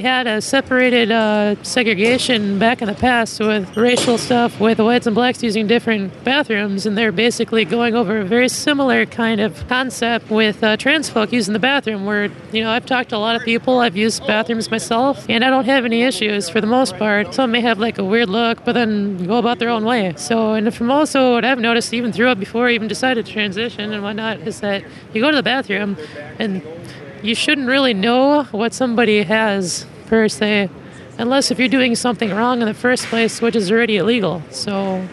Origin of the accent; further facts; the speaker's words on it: Brooklyn Center, Minnesota, United States; I'm from Brooklyn Center.